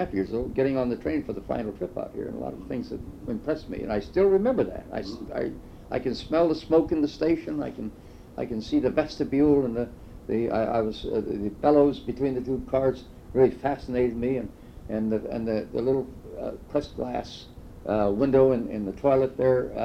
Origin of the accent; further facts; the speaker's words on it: Detroit, Michigan, United States; born there; My mother and father lived in Detroit. I was born in Detroit in 1907.